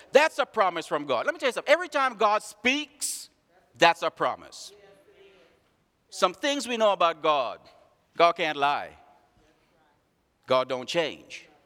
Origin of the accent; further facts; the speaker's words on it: Trinidad & Tobago; born there; That's not too far from where I was born in Trinidad.